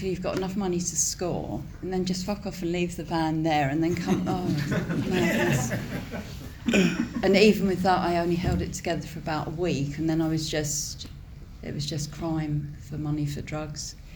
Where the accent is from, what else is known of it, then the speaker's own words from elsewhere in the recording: South East England, United Kingdom; I grew up in Kent and I wasn't, it was just a blag.